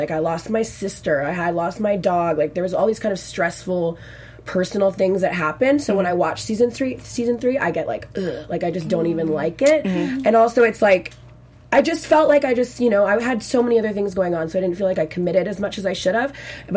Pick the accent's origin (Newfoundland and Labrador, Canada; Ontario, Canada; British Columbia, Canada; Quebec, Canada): British Columbia, Canada; Victoria; first language French; We're from the West Coast. So we're from Victoria.